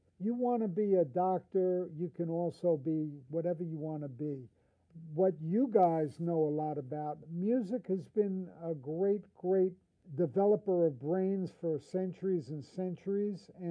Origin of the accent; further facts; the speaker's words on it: Jersey City, New Jersey, United States; I was jealous of my friends I grew up with in Jersey City, where my folks had a gas station.